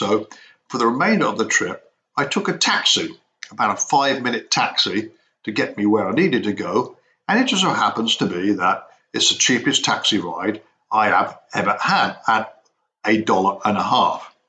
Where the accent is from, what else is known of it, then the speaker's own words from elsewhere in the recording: England, United Kingdom; when I was growing up in England